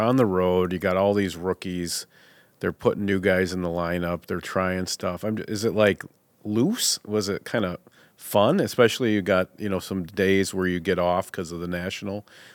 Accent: Minnesota, United States; because I'm from Minnesota and clearly don't always see things super clearly.

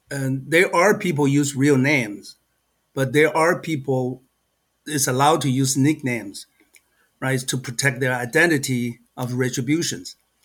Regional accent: Taiwan; English is a second language; moved away as an adult; now in United States; I am originally from Taiwan and being a graduate study and stay here for almost 40 years.

